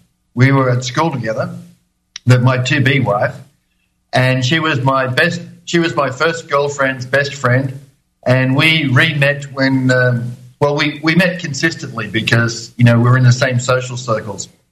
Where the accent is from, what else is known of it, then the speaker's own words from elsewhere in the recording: Australia; moved away as an adult; now in Ireland; So remember, I'm Australian, living in Australia most of my life, and we've been in Ireland for 5 years